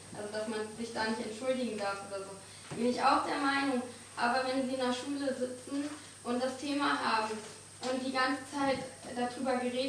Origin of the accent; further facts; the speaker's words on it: Germany; born there; Weil ich denke nicht so und ich bin trotzdem in Deutschland geboren.